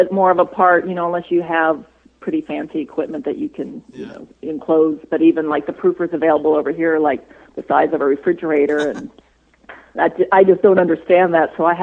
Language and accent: English; California, United States; a lot of the things that, you know, I had growing up in California.